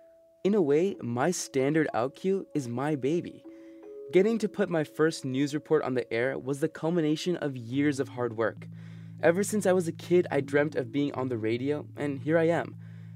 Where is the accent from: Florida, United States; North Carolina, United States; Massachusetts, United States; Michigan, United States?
North Carolina, United States; but my name actually in my community that I grew up in North Carolina, it wasn't an uncommon name actually.